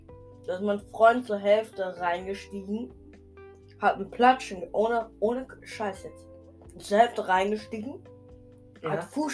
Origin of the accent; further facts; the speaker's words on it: Poland; Ich bin Pole.